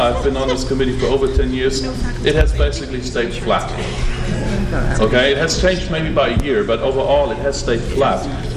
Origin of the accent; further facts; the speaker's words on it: Germany; now in United States; Those of you who know me, I'm from Germany.